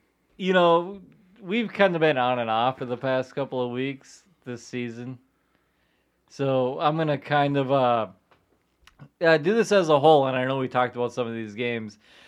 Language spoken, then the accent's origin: English; Canada; I'm stupid, I'm Canadian, and I need a cigarette.